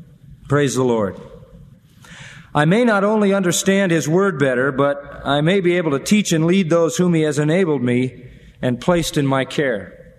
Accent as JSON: {"language": "English", "town": "Haverstraw", "region": "New York", "country": "United States", "tie": "born or raised there"}